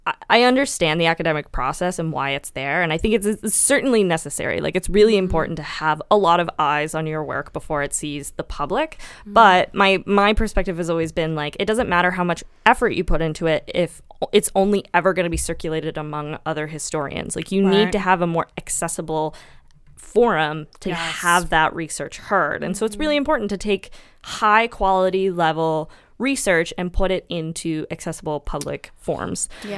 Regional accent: Dartmouth, Nova Scotia, Canada; We grew up on Cromarty Street. Or Pleasant Street in Dartmouth.

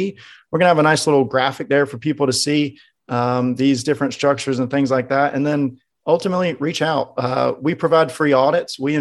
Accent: North Carolina, United States; I'm from North Carolina, which is a southern area in the United States.

